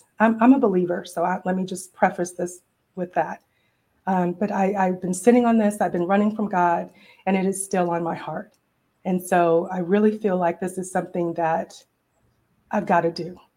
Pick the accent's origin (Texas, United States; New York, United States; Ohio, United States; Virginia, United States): Texas, United States; Dallas; also born or lived in Birmingham; again, I've moved from Birmingham. I'm from the Dallas-Fort Worth area, but I hadn't lived here in 15 years.